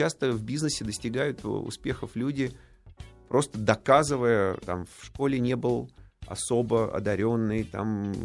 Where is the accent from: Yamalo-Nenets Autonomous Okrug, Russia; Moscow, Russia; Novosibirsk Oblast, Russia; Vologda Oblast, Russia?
Moscow, Russia; also born or lived in India / New York; Я родился в Индии. Когда мы были маленькие с братом, наша семья жила в Нью-Йорке. Я про себя говорю, что я вырос в деревне. Потому что примерно вот в этом возрасте, хотя мы уже тогда жили в Москве